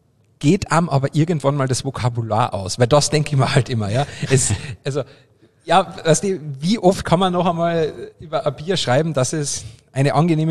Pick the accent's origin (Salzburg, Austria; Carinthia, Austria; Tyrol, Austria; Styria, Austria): Carinthia, Austria; also ich komme ja aus Kärnten